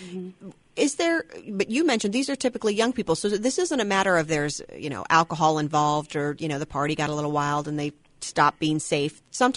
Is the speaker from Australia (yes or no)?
no; Iowa, United States; I grew up in Iowa, so I kind of grew up with this feeling that fireworks were unsafe because they were illegal.